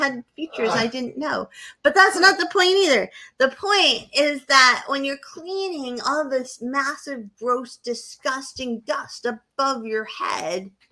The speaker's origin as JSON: {"language": "English", "region": "New Hampshire", "country": "United States", "said": "But I'm from New Hampshire, and we don't have fans in our ceiling."}